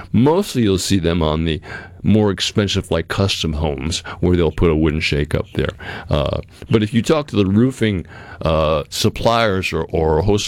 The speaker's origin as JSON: {"language": "English", "region": "New England", "country": "United States", "tie": "born or raised there", "said": "I come from New England. I grew up in New England as a youngster, and almost every home up there is sided with a white cedar shingle on the sidewalls."}